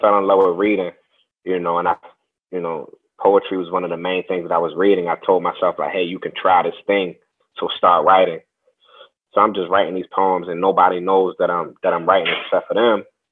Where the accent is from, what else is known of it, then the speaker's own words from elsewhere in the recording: Baltimore, Maryland, United States; the things that he was assigning us to read was closer to my social context of me growing up in Baltimore